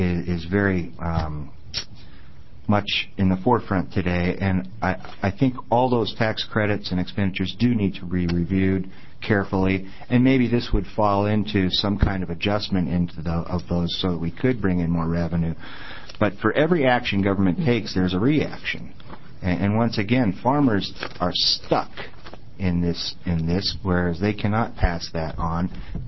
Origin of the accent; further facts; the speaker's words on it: Iowa, United States; And I grew up in Iowa, where I worked with friends and neighbors on their farms